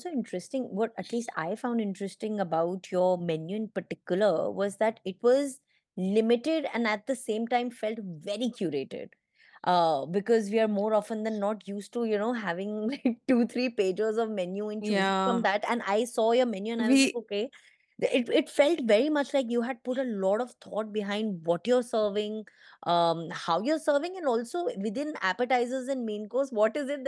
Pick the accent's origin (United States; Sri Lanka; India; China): India; Delhi; now in Mumbai, India; I come from Delhi. I've moved to Bombay recently